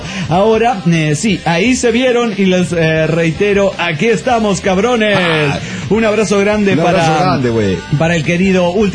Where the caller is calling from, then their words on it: Caracas, Capital District, Venezuela; de Caracas, Venezuela.